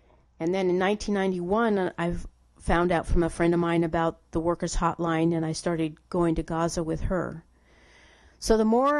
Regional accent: United States; I was raised in the United States, so of course, by being raised in the United States

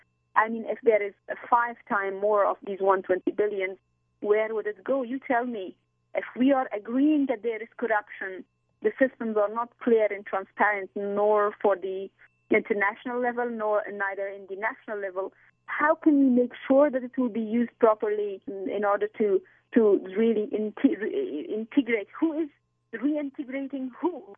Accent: Kabul, Afghanistan; moved away; also born or lived in Pakistan; I was born in Afghanistan, and I was forced to leave Afghanistan, in particular Kabul, where I was living, because of the start of the civil war in the country

